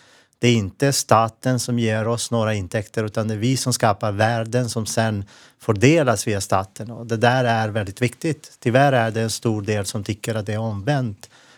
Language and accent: Swedish; Montenegro; Swedish is a second language; now in Sweden; Jag är född och uppväxt i Montenegro och kom till flykting tillsammans med min familj 1993 till Sverige som gav mig ett fristad.